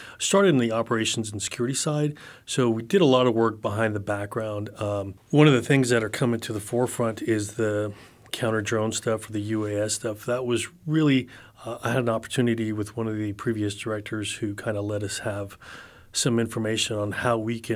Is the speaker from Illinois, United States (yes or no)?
no; El Paso, Texas, United States; also born or lived in San Antonio / Dallas / Louisiana; as a citizen growing up in El Paso and living in San Antonio, Dallas, and Louisiana